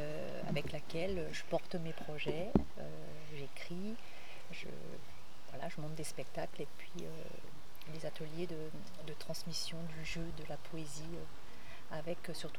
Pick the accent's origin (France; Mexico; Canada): France; Faverges, Auvergne-Rhône-Alpes; Alors moi, je viens du côté d'Annecy.